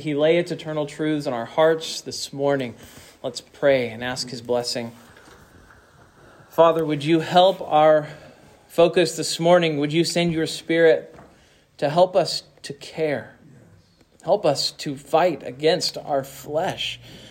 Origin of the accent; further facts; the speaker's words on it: Kansas, United States; And I was from Kansas, but I was cheering for the 49ers every time there was a Super Bowl.